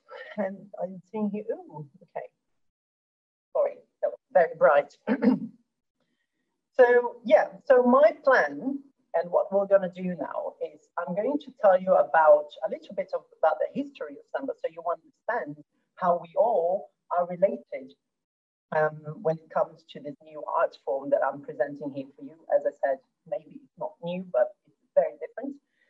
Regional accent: Brazil; English is a second language; now in Vienna, Austria; I am Brazilian myself. I grew up in Brazil and I currently live in Europe, in Austria, in Vienna.

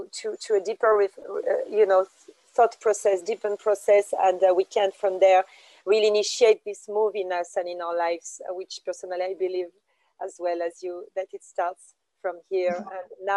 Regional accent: France; accent: French; English is a second language; I don't know how to say that with my French accent, but yes, it's in 2 hours, I think.

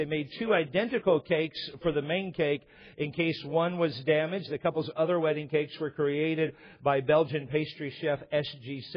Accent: Spanaway, Washington, United States; I was sitting on the couch of the house I grew up in Spanaway, Washington, on 125th Street.

